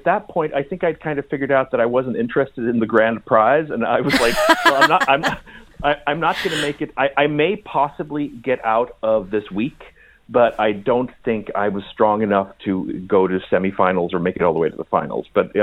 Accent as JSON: {"language": "English", "country": "Sweden", "tie": "born or raised there", "also_born_or_lived": "Austria / United States", "said": "I grew up in Sweden and Austria and in America."}